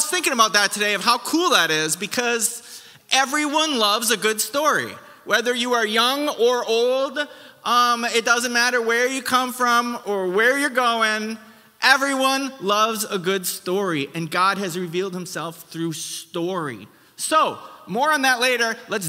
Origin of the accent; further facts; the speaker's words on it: Wisconsin, United States; moved away as an adult; So you might notice that I'm American here or there, but I'm working on that. So that was 5.5 years ago. We came from Wisconsin